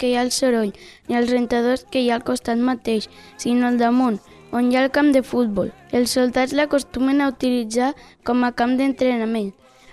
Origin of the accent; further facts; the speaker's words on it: Romania; now in Spain; sóc de Romania.